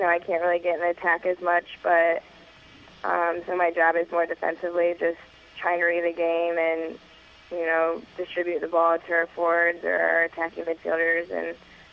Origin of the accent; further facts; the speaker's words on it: Akron, Ohio, United States; born there; I was born in Akron.